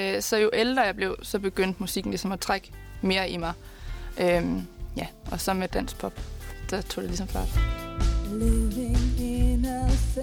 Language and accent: Danish; Jutland, Denmark; Kommer fra Jylland og meget familieorienteret og nu uddannet jurist.